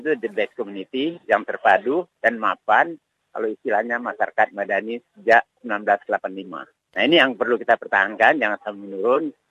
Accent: Palembang, South Sumatra, Indonesia; Saya dari Palembang tidak mengatakan I'm Indonesia.

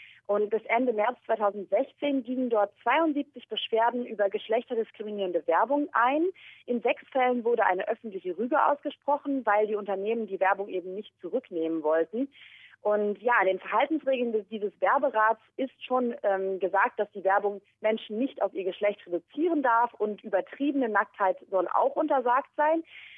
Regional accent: Mecklenburg-Vorpommern, Germany; mein Heimatbundesland Mecklenburg-Vorpommern möchte seinen alten Dialekt wieder aufleben lassen

